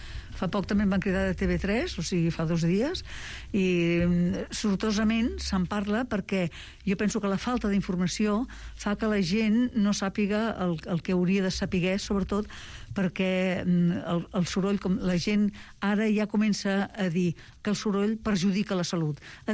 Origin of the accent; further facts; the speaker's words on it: Catalonia, Spain; nosaltres, com a catalans